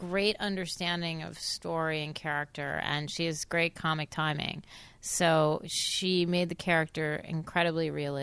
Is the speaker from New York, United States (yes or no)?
yes; Buffalo, New York, United States; I did grow up in Buffalo, and Buffalo is a funny place.